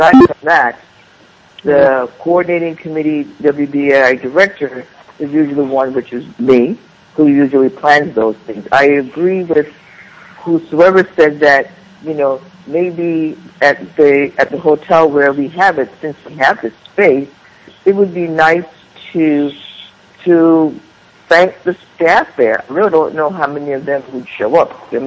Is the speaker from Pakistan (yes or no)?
no; New York, United States; speaking as a New Yorker and one who planned the past how many meetings